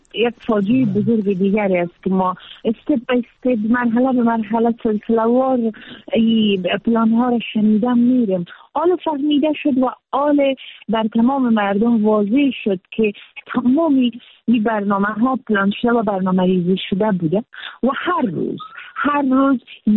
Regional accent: Afghanistan; ما در جامعه افغانستان به دنیا آمدیم، بزرگ شدیم

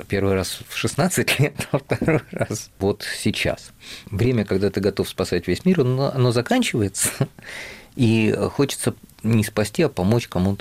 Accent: Saint Petersburg, Russia; born there; Я родился в Ленинграде, да. Я родился в Ленинграде, оба мои родителя родились в Украине.

